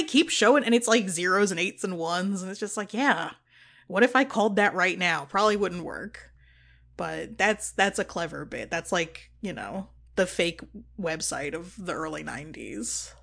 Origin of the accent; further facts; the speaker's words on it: United Kingdom; And I thought to myself, if I saw this in 1992 as a British 4-year-old, we wouldn't be doing this show because I'd be dead.